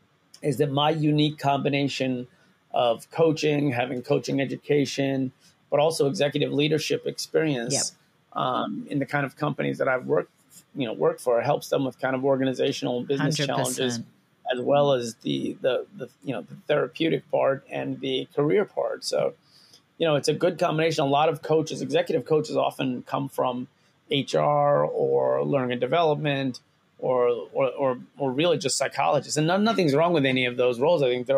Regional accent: India; The classic is always Gandhi, obviously, especially I'm Indian, and I was born a day before his birthday.

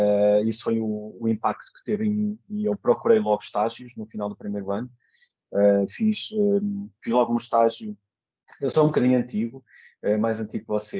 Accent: Porto, Norte, Portugal; Na altura não havia curso de comunicação social ou jornalismo no Porto, eu sou do Porto.

